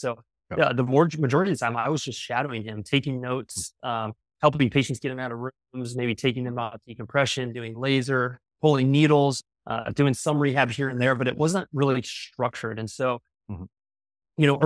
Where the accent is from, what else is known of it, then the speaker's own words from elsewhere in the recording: Nebraska, United States; now in Troy, United States; I'm from Nebraska originally, a little tiny town, and somehow found my way to Troy, Missouri, and the rest is history.